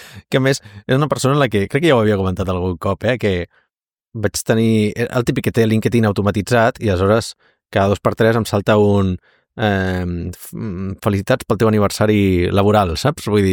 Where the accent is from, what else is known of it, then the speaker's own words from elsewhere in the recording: Catalonia, Spain; ei, que nosaltres també som catalans, eh?